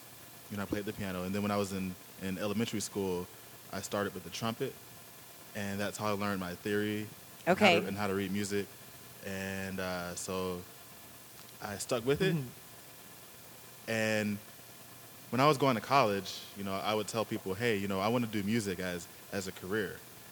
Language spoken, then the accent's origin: English; Atlanta, Georgia, United States; I'm from Atlanta. And so every time I call back home